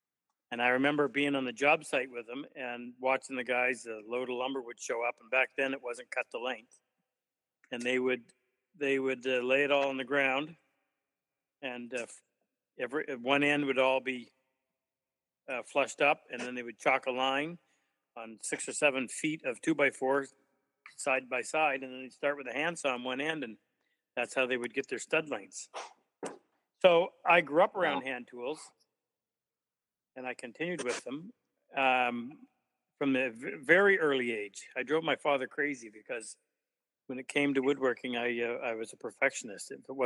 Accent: New Brunswick, Canada; also born or lived in Montreal; My father was a shop teacher when I was born in Montreal, but he didn't particularly want to continue that, so he moved back to New Brunswick when I was just a little over a year to be a carpenter contractor.

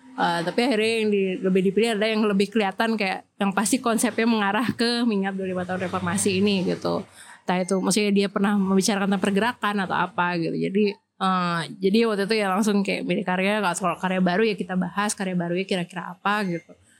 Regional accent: Bali, Indonesia; iya aku orang Bali jadi aku merasa kayak harusnya aku di Bali sih

